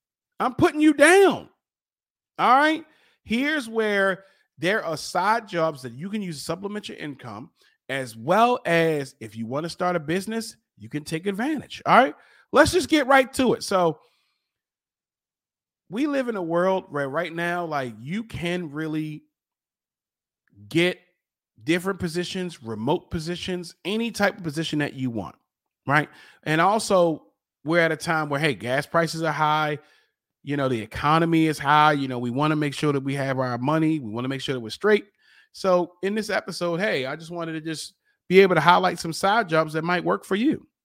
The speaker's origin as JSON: {"language": "English", "town": "Baltimore", "region": "Maryland", "country": "United States", "said": "I'm from Baltimore. Hacks, which was pretty much hitchhiking, has always been a thing."}